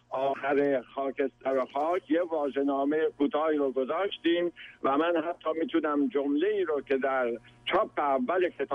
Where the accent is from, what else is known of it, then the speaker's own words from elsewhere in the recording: Khorasan, Iran; یعنی مسئله اینه که من چون خراسانی هستم، بله، وقتی این کتاب رو خوندم هیچ مشکلی نداشتم